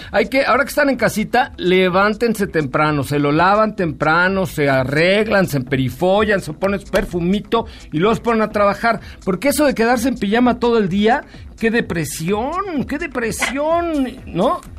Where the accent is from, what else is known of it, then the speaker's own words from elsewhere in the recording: Yucatán, Mexico; porque como saben yo soy yucateco y mi cabeza es un poco prominente